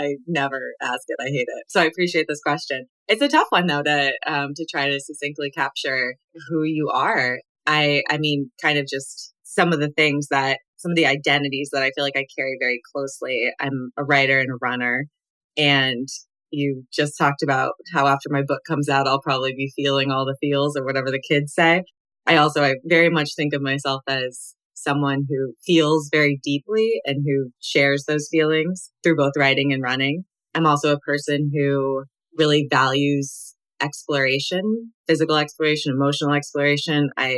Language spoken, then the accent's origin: English; Vermont, United States; now in Oregon, United States; And so I grew up in Vermont. I now live in Oregon.